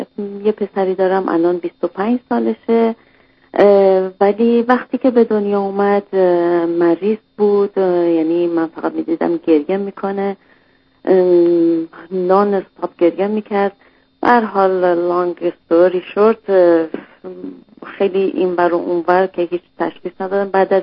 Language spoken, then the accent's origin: Persian; Iran; moved away as an adult; also born or lived in Germany; now in Canada; قبل از 1 سالگی ما از ایران، 8 ماه بود از ایران اومدیم بیرون، آلمان بودیم